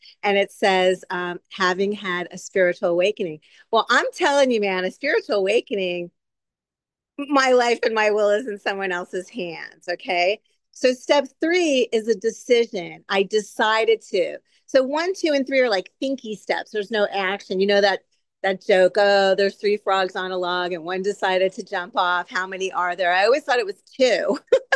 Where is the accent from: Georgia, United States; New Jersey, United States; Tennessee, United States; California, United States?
California, United States; San Diego; People from L, I'm from San Diego, but people from LA, I think, made that up